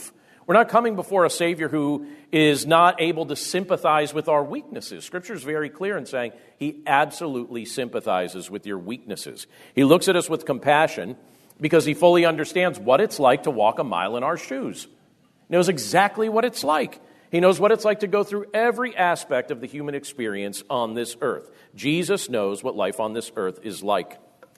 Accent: Carbondale, Pennsylvania, United States; I grew up in primarily in Carbondale, Pennsylvania.

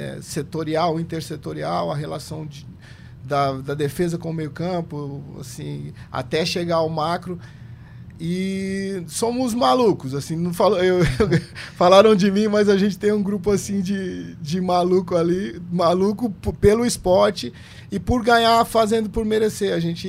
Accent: São Paulo, Brazil; Eu sou paulista, meus pais são do interior de São Paulo, de Jaú, mas eu nasci em São Paulo, na Zona Sul, na periferia, né? Então, uma família humilde, meu pai era carteiro e minha mãe costureira

